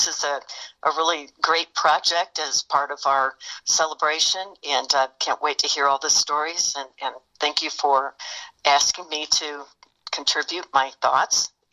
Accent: Indianapolis, Indiana, United States; born there; I was born in Indianapolis on May 1st, 1956.

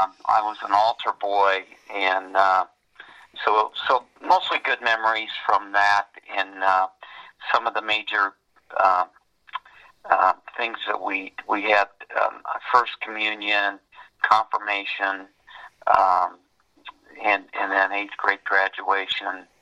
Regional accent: Indianapolis, Indiana, United States; born there; I was born here in Indianapolis, 1950, January 20th.

